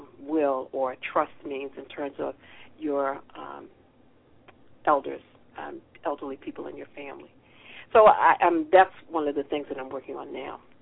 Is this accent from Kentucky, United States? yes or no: no; Boston, Massachusetts, United States; Originally I'm from Boston, so I've been dealing with what's going on in Boston